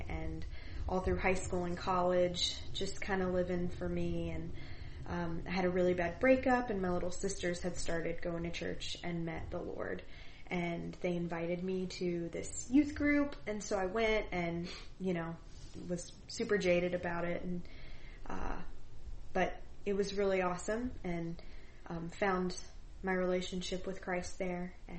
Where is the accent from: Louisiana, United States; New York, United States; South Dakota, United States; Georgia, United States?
Louisiana, United States; I grew up in Louisiana